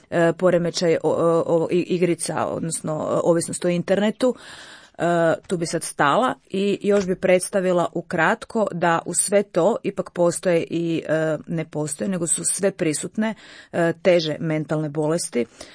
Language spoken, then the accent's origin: Croatian; Vinkovci, Vukovar-Srijem County, Croatia; recimo ja sam iz Vinkovaca. Meni svaki tjedan dolazi netko iz Vinkovaca, jel zna da sam ja iz Vinkovaca